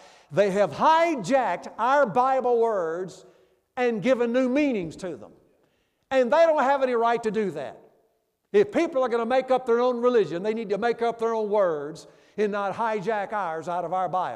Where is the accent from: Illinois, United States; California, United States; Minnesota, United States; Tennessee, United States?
Tennessee, United States; Memphis; My church I grew up in Memphis back in years ago